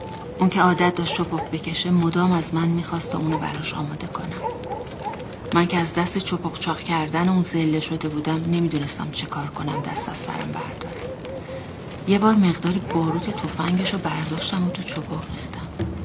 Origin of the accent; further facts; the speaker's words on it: Basra, Basra Governorate, Iraq; از روستای کردنشین زرین آباد دهلوران به بصره مهاجرت کرده بودم. من و 4 تا از خواهر و برادرم در بصره به دنیا اومدیم.